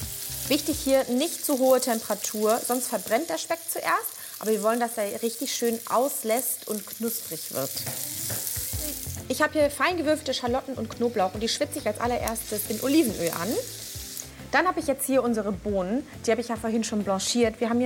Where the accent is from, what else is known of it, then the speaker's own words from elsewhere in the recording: Mecklenburg-Vorpommern, Germany; Wir starten direkt in meiner Heimat, in Mecklenburg-Vorpommern.